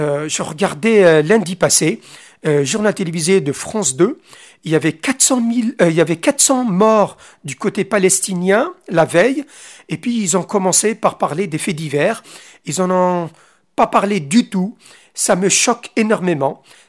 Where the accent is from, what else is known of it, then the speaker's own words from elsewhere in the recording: Algeria; puisque mon pays d'origine, l'Algérie, a connu cette colonisation.